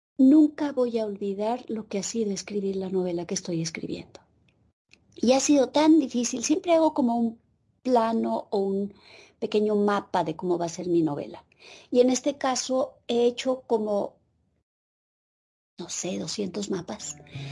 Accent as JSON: {"language": "Spanish", "country": "Mexico", "said": "siendo mexicana y siendo de la familia de la que soy, de almaceneros que habían venido del norte de España"}